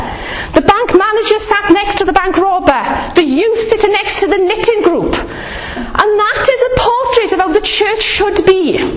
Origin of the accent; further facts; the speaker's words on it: United Kingdom; We're very British.